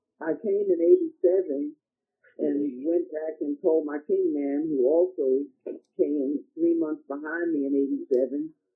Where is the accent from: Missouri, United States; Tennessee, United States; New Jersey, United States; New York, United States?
New York, United States; New York City; born there; coming from the city, I mean, I was born in New York City, but I also had the opportunity to live in other environments.